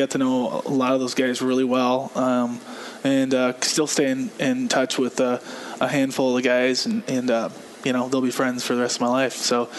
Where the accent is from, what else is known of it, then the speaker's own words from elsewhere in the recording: Arlington, United States; she's going to find out that I'm a farmer and I'm from Arlington.